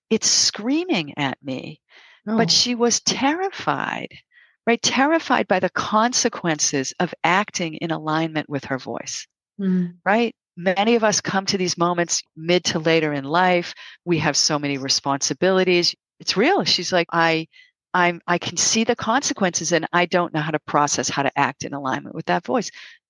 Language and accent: English; Boston, Massachusetts, United States; accent: Boston; You know that I'm a Bostonian, right? I have an accent that's a Bostonian.